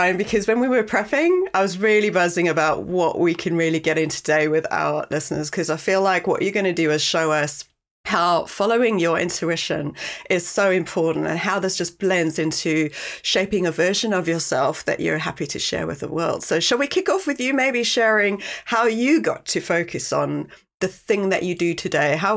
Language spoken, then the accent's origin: English; South Africa; moved away as an adult; now in United Kingdom; When I moved from South Africa to the UK, I pretty much lost contact with many of my friends and my contacts because, well, social media just didn't exist